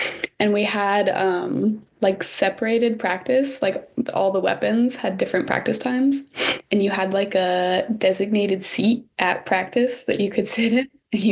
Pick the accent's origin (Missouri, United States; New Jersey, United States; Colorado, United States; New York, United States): Colorado, United States; I'm from Colorado as well, so I was also far from home, and people in California are definitely just different than like what I was used to.